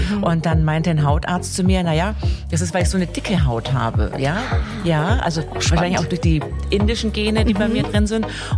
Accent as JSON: {"language": "German", "region": "London", "country": "United Kingdom", "tie": "born or raised there", "said": "ich bin in London ja groß geworden. Das ist ja eine Riesenstadt, dagegen ist München ein Dorf."}